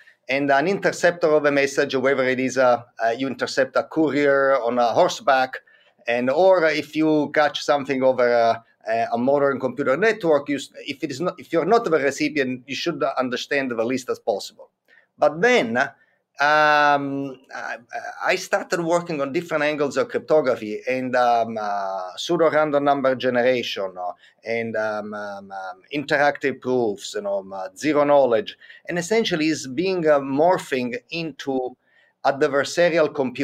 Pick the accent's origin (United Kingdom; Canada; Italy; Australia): Italy; Sicily; moved away as an adult; also born or lived in Rome; now in United States; So I was born actually in Sicily, spent 12 years, the first 12 years of my life there. Then the whole family moved to Rome, another 12 years there.